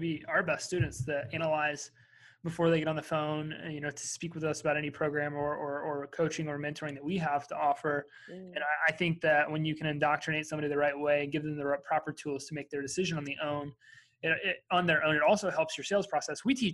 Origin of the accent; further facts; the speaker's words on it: Arkansas, United States; My dad, you know, growing up in Arkansas, I grew up working horses, working cows, hauling hay.